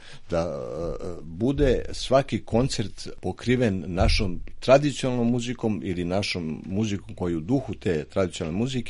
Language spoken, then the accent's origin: Serbian; Niš, Southern and Eastern Serbia, Serbia; Ja sam rodom iz Niša